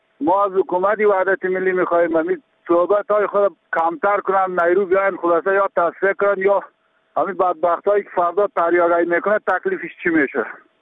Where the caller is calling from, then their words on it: Samangan, Afghanistan; سلام به کارکنان رادیو آزادی، بنده از ولایت سمنگان و لسوالی در سرخ بالا صحبت میکنم.